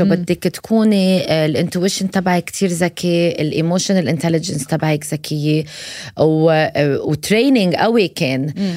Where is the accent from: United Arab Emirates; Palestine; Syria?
United Arab Emirates; Abu Dhabi; born there; نعم، أنا خلقت بأبو ظبي هالبلد العظيم